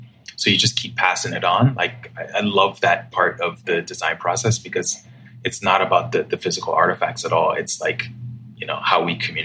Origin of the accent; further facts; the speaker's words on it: Nigeria; moved away as an adult; now in United States; I grew up in Nigeria, for those of you who don't know, moved back and forth between there and the United States a little bit when I was a child, and then moved to the US, you know, for college.